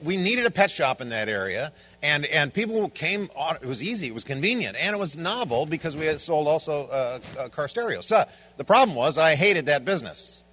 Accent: Pacific Northwest, United States; I was raised on Indian reservations in the Pacific Northwest all my life. Part Blackfoot Indian.

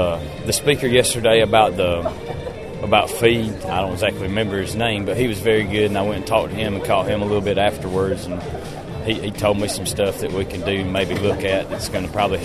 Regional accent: Madison, Georgia, United States; from Madison, Georgia. We got a 800 cow dairy farm in the middle of Georgia.

